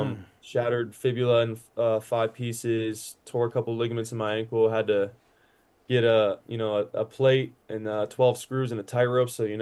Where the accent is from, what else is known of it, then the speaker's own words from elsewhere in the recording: Seattle, Washington, United States; Yeah, so I spent my high school career in Seattle.